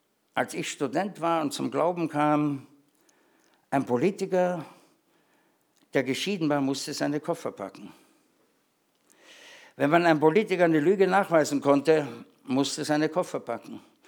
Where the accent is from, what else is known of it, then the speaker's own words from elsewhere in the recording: Austria; Ich bin ja Österreicher, nicht?